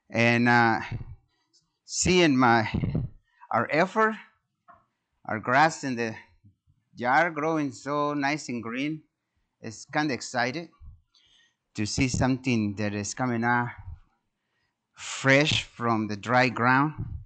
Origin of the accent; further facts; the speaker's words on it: Mexico; English is a second language; I'm from Mexico, and I don't even know what to look for